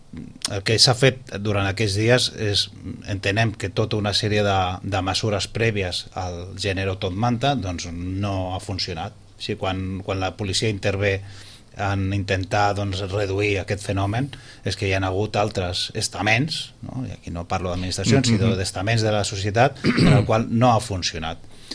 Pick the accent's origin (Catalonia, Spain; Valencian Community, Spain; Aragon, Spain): Catalonia, Spain; Sitges; els que som de Sitges de tota la vida